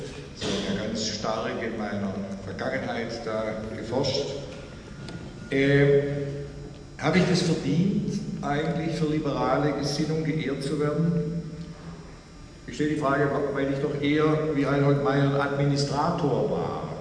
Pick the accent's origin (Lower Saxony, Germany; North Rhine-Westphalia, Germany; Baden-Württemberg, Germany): Baden-Württemberg, Germany; accent: Swabian; wie absolut konkurrenzlos ist doch unser schwäbischer Dialekt.